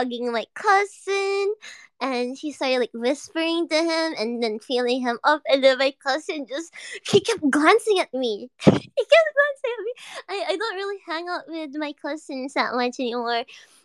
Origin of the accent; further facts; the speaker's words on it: Philippines; "Oh, I'm from the Philippines."